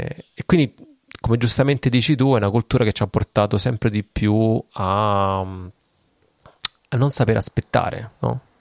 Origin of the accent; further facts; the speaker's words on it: Rome, Lazio, Italy; now in Basilicata, Italy; io vengo da Roma, quindi non è che vengo dal paesero della Basilicata come adesso